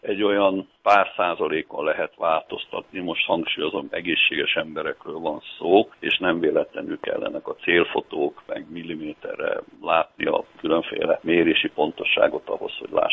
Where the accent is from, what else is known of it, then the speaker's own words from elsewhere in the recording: Baja, Bács-Kiskun, Hungary; én ugye bajai vagyok, én röplabdás voltam